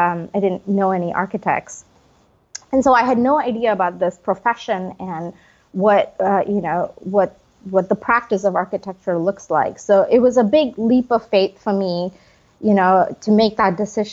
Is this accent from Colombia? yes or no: no; India; Well, I grew up in India, and I did not grow up around a lot of interesting architecture